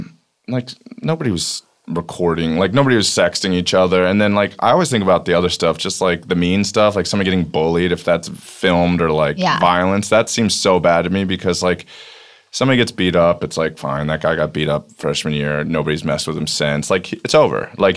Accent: Maryland, United States; I grew up in Maryland. I went to school at UMass, and I didn't know anyone.

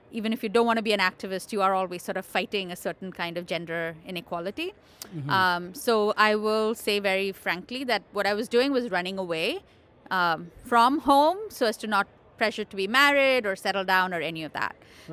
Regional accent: India; when you're growing up in India, for somebody like me, like my parents were pretty educated and privileged

